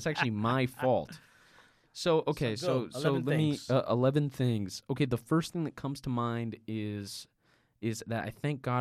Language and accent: English; United States; born there; I'm glad I was born in America because this is a place that is free, right?